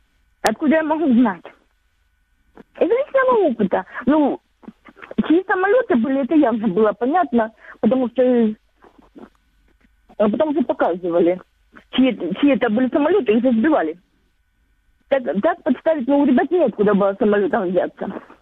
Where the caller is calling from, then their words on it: Donetsk Oblast, Ukraine; Добрый вечер. Донецкая область.